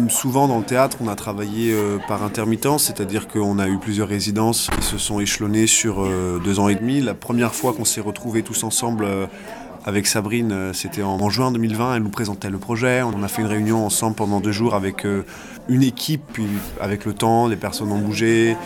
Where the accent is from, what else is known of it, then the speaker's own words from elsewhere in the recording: Italy; Mais moi, j'ai grandi en Italie